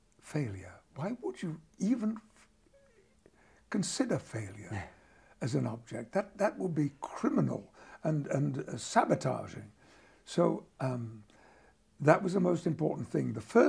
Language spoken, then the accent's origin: English; Yorkshire and the Humber, United Kingdom; Where I grew up in the West Riding of Yorkshire, amateur acting was incredibly popular.